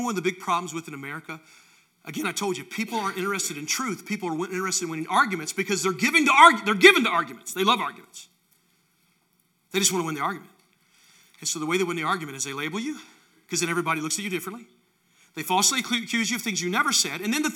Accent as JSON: {"language": "English", "region": "West Virginia", "country": "United States", "said": "My dad, again, I came from West Virginia. We have sayings for everything."}